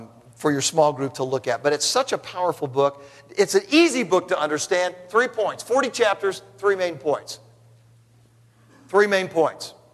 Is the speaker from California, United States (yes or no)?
yes; California, United States; Now, I didn't say that because I'm from California, okay?